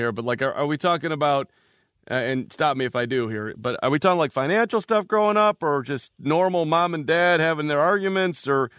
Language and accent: English; Chicago, Illinois, United States; I grew up in Chicago, Cade, so I was 11 years old when MJ was a rookie, so I'm a huge Jordan guy.